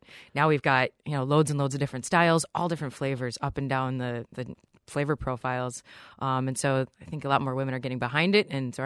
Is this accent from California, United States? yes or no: no; Milwaukee, Wisconsin, United States; I grew up just outside of Milwaukee, so beer has kind of been part of my life